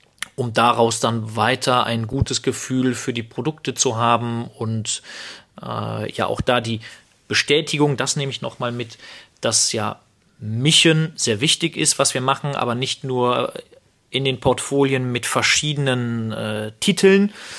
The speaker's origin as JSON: {"language": "German", "region": "North Rhine-Westphalia", "country": "Germany", "said": "Karneval steht bei uns im Rheinland"}